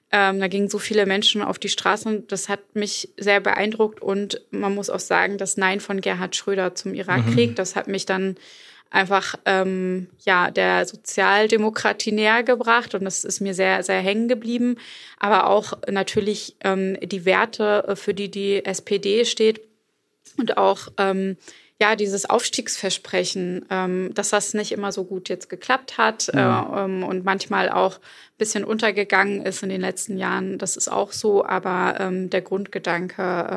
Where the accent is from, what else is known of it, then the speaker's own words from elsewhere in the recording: Schwerin, Mecklenburg-Vorpommern, Germany; Also ich war selbst in Schwerin und in Parchim. Und in Schwerin, also in meiner Heimatstadt